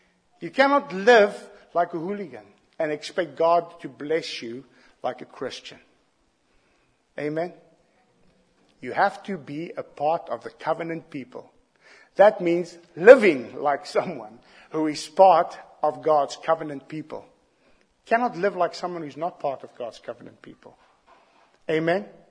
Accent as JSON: {"language": "English", "country": "South Africa", "said": "You'll know what it means, but for me as a South African, there's a different concept."}